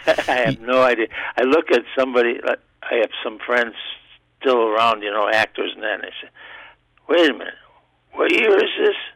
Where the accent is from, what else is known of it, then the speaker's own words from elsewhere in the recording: Wisconsin, United States; moved away; When I first started acting, I came out here from Wisconsin.